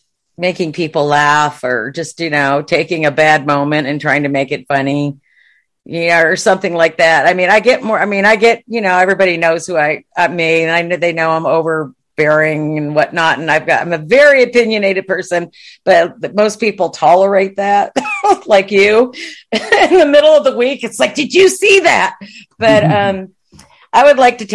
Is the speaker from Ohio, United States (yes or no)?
no; Watertown, New York, United States; now in Texas, United States; I grew up in Watertown, New York.